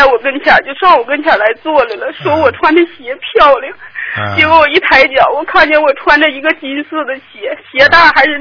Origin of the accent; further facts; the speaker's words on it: Changchun, Jilin, China; 我是长春的。